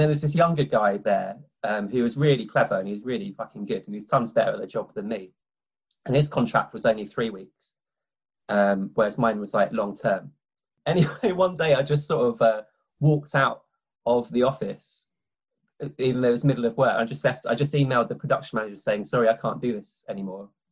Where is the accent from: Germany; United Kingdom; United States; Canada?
United Kingdom; London; I grew up in London like yourself